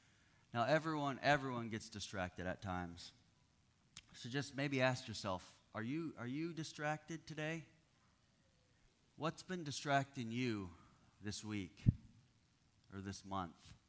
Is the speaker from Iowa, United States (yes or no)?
yes; Iowa, United States; But growing up in Northeast Iowa, where there used to be a farm every half mile